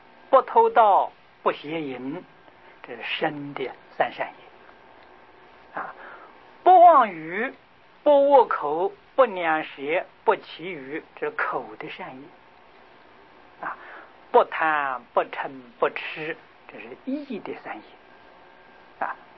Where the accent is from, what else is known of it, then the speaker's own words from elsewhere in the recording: China; 第十天我们中国人称为玉皇大帝啊